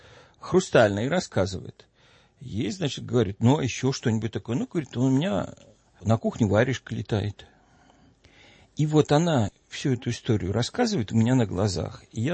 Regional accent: Saint Petersburg, Russia; born there; я родился в Ленинграде, учился в Ленинградском университете

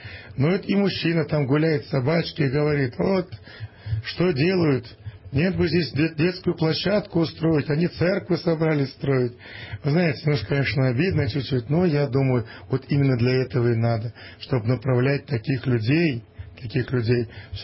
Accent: Orenburg Oblast, Russia; Это твое. Твое родное Оренбуржье. Твоя родная земля, откуда ты родом. И поэтому тянет и тянет всегда туда.

